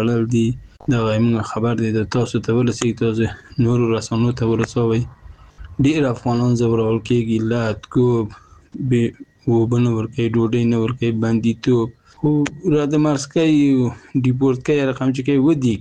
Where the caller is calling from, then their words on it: Iran; زه یو نفر د ایران غوږیومه